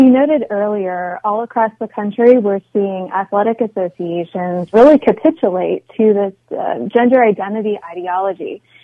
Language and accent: English; Midwest, United States; now in Washington, United States; I'm originally from the Midwest.